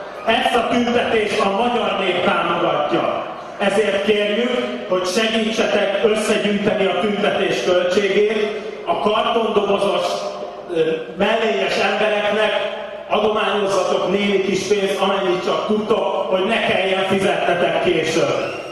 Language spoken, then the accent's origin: Hungarian; Hungary; Egyenlőek vagyunk, magyarok vagyunk.